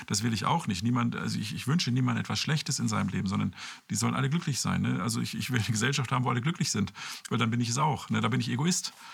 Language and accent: German; Osterode am Harz, Lower Saxony, Germany; ich war jetzt gerade in Osterode, meiner Heimatstadt, wo meine Eltern leben.